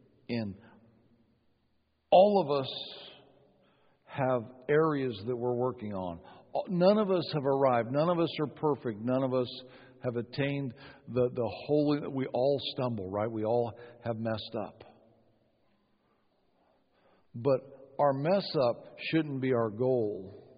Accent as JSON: {"language": "English", "country": "Ireland", "said": "I used to have an anger problem, but it's normal because I'm Irish."}